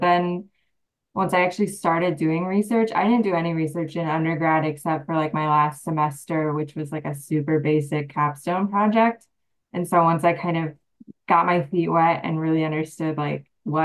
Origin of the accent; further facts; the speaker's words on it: Iowa City, Iowa, United States; I'm originally from Iowa City.